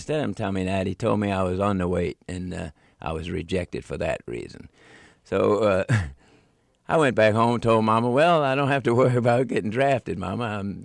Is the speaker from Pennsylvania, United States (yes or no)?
yes; Philadelphia, Pennsylvania, United States; Well, Philadelphia was always a rough place, and especially South Philadelphia. It wasn't exactly a bed of roses down there. It was a ghetto. And my early memories of when I was growing up was that the fact that they were, the neighborhood was mixed.